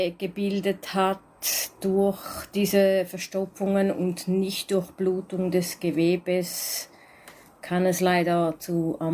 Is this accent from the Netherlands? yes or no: no; Switzerland; weil wir sind beide aus der Schweiz.